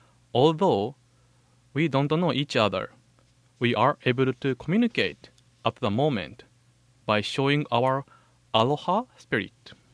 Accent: Shimane, Japan; now in Hawaii, United States; I came to Hawaii from Shimane in Japan. Do you know Shimane? It is near Hiroshima and Yamaguchi.

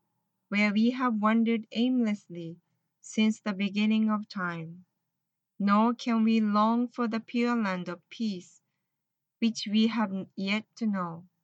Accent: northern Japan, Japan; My hometown is located in north side of Japan. And usually, the place is known for the severe winter and snow.

